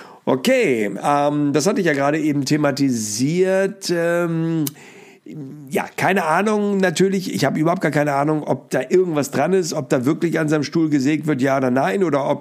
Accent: Hamburg, Germany; Ich bin als Hamburger natürlich schon mal ganz happy

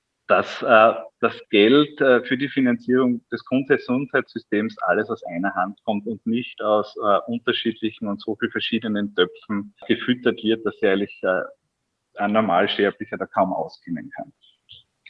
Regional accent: Styria, Austria; ich komme aus der Obersteiermark

